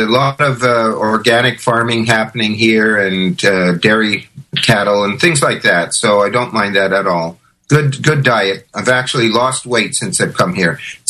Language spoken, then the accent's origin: English; Canada; now in Australia; I'm joining you from Australia, a Canadian who's now living in Australia